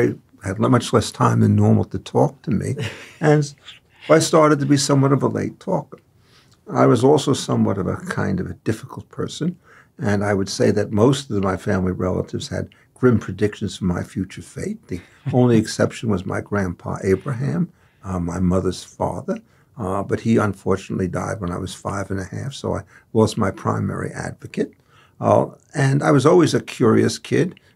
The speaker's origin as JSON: {"language": "English", "town": "Brooklyn", "region": "New York", "country": "United States", "tie": "born there", "said": "I was born in Brooklyn in April 1943."}